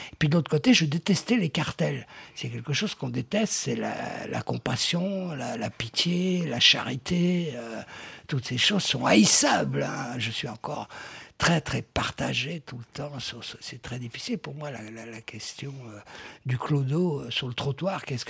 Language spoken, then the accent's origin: French; Brussels, Belgium; moi, je viens de Bruxelles, donc je viens du Brabant flamand.